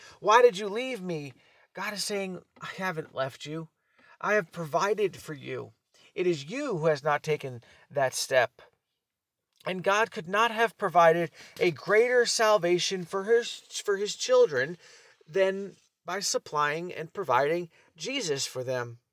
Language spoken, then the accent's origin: English; United States; And we, as an American nation, are allies of Israel.